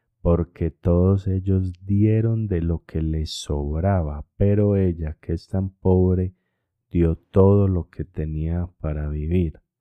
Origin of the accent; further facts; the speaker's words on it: Colombia; al menos yo como colombiano